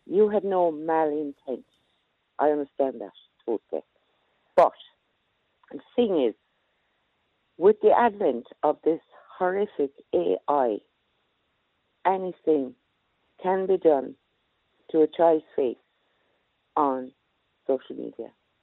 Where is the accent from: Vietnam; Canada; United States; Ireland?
Ireland; Munster; now in Waterford, Ireland; I'm from Kerry originally, living in Waterford at the moment.